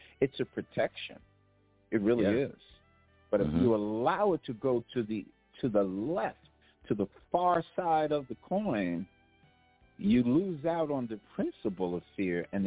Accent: New York, United States; also born or lived in Las Vegas, Nevada; I'm coming from Las Vegas, Nevada, and I'm originally from New York.

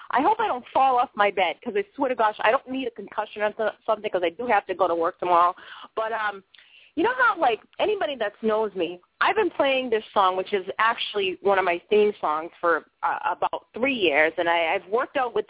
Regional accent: Boston, Massachusetts, United States; now in Maine, United States; because I am from Boston, and I don't mean the suburbs. I mean, I lived in Southie and East Boston. I come from the inner cities

